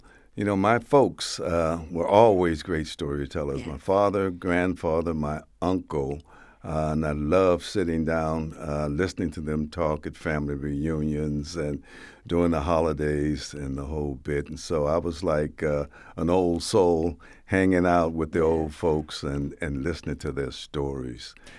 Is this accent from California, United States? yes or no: yes; San Francisco, California, United States; Well, it all comes back to when I grew up. I grew up in San Francisco.